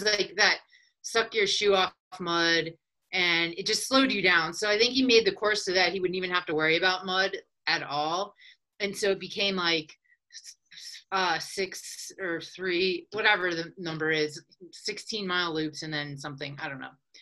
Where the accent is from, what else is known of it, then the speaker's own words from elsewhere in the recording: Pennsylvania, United States; but I grew up near Philadelphia, so it's like a suburb.